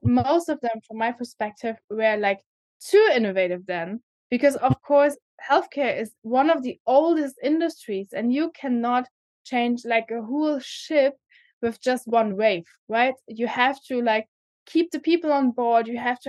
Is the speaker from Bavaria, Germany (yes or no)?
no; Brandenburg, Germany; I'm from Southern Brandenburg. So from Berlin, just going to the south. And yeah, I mean, my parents are still living there.